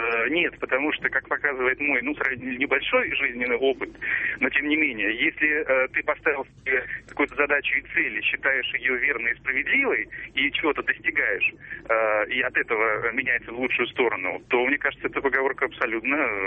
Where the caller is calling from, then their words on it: Yekaterinburg, Sverdlovsk Oblast, Russia; я из Екатеринбурга.